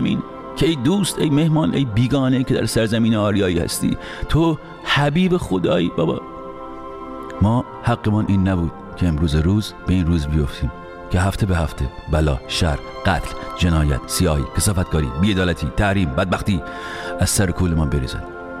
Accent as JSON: {"language": "Persian", "country": "Iran", "tie": "born or raised there"}